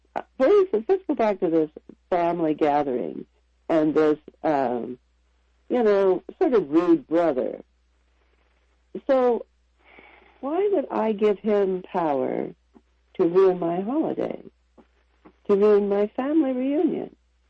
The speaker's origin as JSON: {"language": "English", "town": "Olympia", "region": "Washington", "country": "United States", "said": "I'm actually from Olympia, Washington, but I'm available throughout the U.S."}